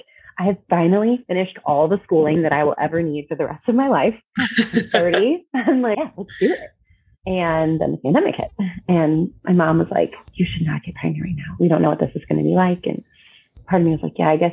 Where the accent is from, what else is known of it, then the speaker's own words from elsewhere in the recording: Jackson, Missouri, United States; We're both from Jackson, Missouri, which is a smaller town south of St. Louis. We grew up, our parents lived a couple miles from each other.